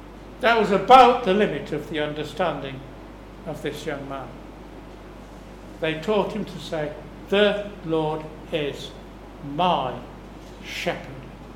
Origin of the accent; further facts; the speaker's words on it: Manchester, North West England, United Kingdom; I know Wales well, being born and brought up in Manchester.